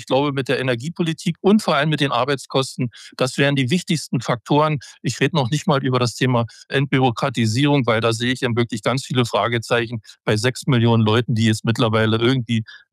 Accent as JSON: {"language": "German", "region": "East Germany", "country": "Germany", "tie": "born or raised there", "said": "Und ich bin ja in der DDR groß geworden. Ja, ich habe die Planwirtschaft miterlebt"}